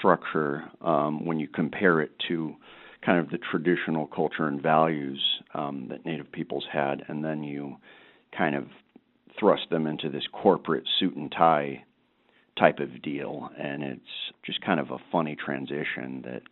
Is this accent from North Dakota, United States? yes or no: no; Homer, Alaska, United States; I'm from Homer, Alaska.